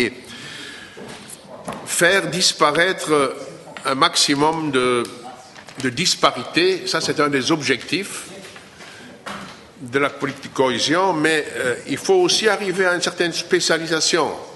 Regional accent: Belgium; Bon, chez nous en Belgique

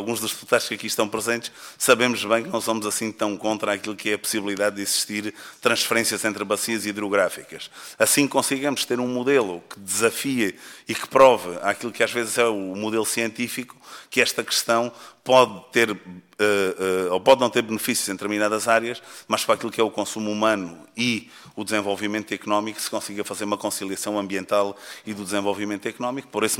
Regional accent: Alentejo, Portugal; eu que sou do Alentejo, sei perfeitamente o impacto das alterações climáticas na minha região

